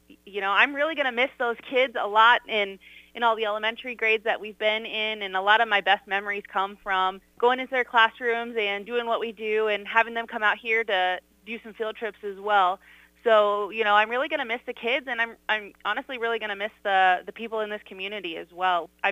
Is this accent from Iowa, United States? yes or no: yes; Spencer, Iowa, United States; I'm actually from Spencer, Iowa, so we're going to be heading back to that area.